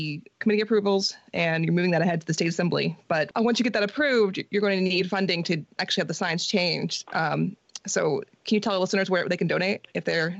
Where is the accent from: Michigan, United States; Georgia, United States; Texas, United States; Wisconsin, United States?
Georgia, United States; Growing up in Georgia, I'd never heard of the Thicall explosion, which surprised me.